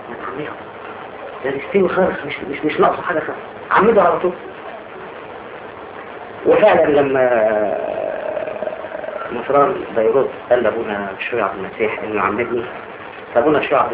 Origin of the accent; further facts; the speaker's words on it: Egypt; طبعا عارفين ان انا مصري